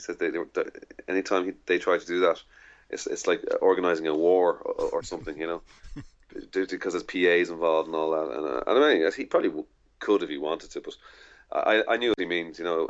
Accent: Dublin, Leinster, Ireland; I said, "I'm from Dublin."

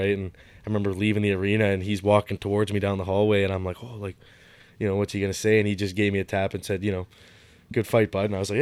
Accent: Essex, Ontario, Canada; big ones, especially in my hometown, right? So, but yeah, you're right. It is hard to pin down one moment, but there's so many great memories I have in Essex.

